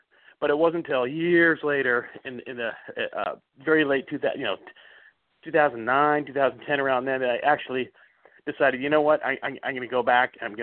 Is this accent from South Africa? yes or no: no; Canada; moved away; I moved to San Francisco from Canada, green, you know, naive country boy from Canada back in 1984 to play in a punk rock band